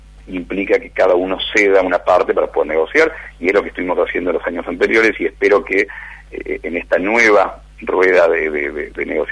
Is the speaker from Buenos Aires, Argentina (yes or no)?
no; Córdoba, Argentina; Digo, interior, yo soy cordobés, digo, a mí nunca me cerró la palabra interior